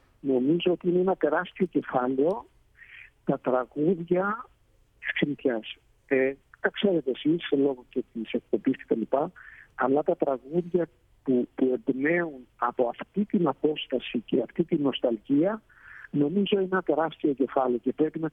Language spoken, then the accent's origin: Greek; Cyprus; Αγαπώ πολύ και ο τόπο μου, την Κύπρο, την Ελλάδα.